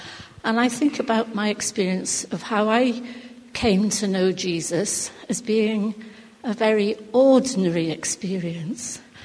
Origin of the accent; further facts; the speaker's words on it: Cardiff, Wales, United Kingdom; I'm from Cardiff. I was brought up in a Christian home.